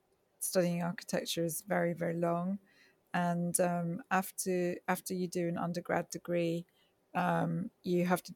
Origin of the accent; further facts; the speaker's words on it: Liverpool, North West England, United Kingdom; it's my home city. I'm from Liverpool